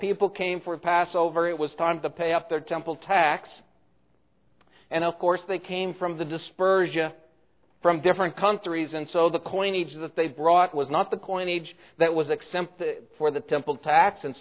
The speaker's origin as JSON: {"language": "English", "town": "Portland", "region": "Oregon", "country": "United States", "tie": "born or raised there", "said": "The church I grew up in Portland, Oregon, in some senses, I kind of liked it."}